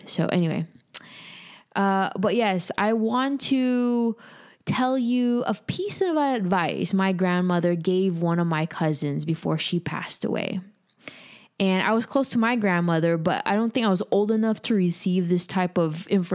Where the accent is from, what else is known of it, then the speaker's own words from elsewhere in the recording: Philippines; English is a second language; Mind you, you know, I'm Filipino, and Philippines is majority of Catholics and also a lot of conservative beliefs